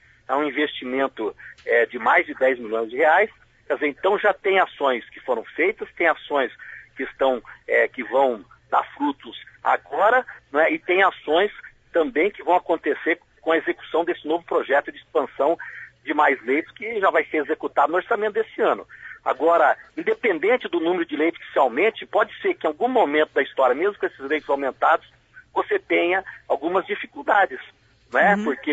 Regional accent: Maringá, Paraná, Brazil; Maringá é minha terra, eu sou um profissional de saúde de 30 anos de exercício profissional

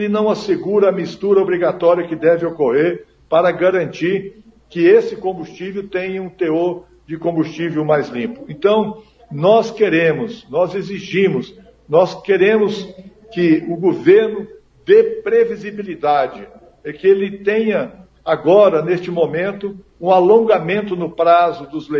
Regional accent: Barbosa Ferraz, Paraná, Brazil; Maringá, minha terra. Eu sou aí de pertinho de Maringá, de Barbosa Ferraz.

